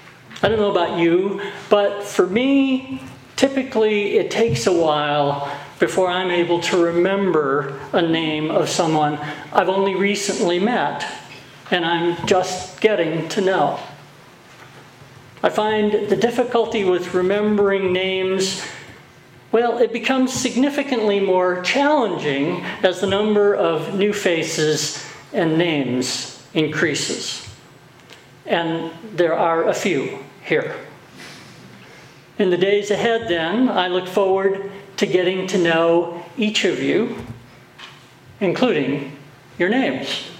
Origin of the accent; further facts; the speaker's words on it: Michigan, United States; also born or lived in Montana; While I was born and raised in Michigan, I consider Montana home.